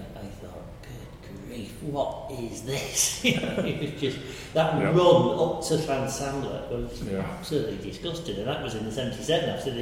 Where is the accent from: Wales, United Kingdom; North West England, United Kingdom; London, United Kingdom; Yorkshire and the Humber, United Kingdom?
North West England, United Kingdom; Crewe; moved away as an adult; I always remember when I first came down to college back in 77, because I'm from Crewe